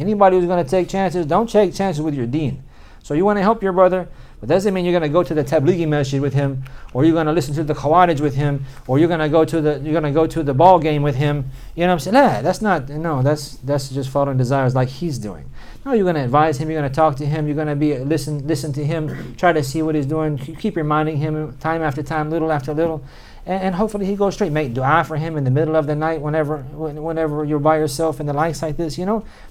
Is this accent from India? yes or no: no; Oklahoma, United States; I'm from Oklahoma.